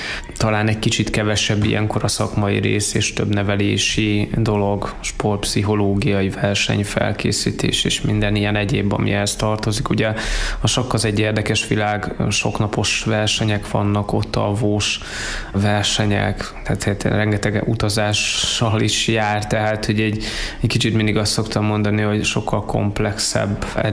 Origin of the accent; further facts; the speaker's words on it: Kazincbarcika, Borsod-Abaúj-Zemplén, Hungary; Én Kazincz Barcikán nőttem fel, és ott ugye ott jártam általános iskolába